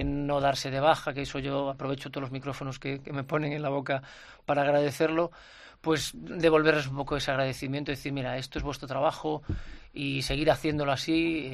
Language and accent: Spanish; Galicia, Spain; ya lo digo yo como gallego